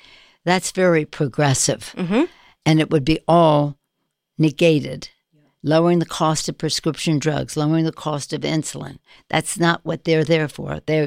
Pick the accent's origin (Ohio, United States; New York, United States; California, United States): California, United States; San Francisco; and I'm a progressive from San Francisco